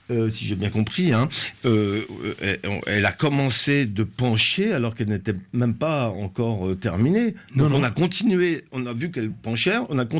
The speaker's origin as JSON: {"language": "French", "country": "Italy", "said": "je peux en parler en tant qu'italien aussi."}